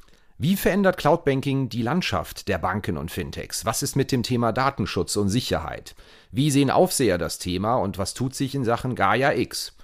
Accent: Rhineland, Germany; accent: Rhenish; Ich komme aus dem Rheinland

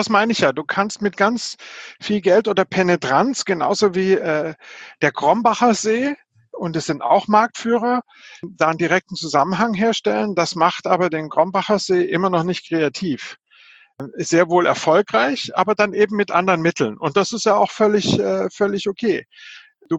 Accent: Southern Germany, Germany; ich bin im Süddeutschen groß geworden, als Seitenbacher dort unten gestartet hat.

